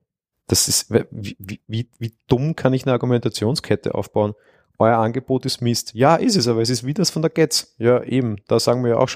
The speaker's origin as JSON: {"language": "German", "country": "Austria", "said": "ich da kann das als Österreicher, ich sag mal, relativ legal das sogar empfangen"}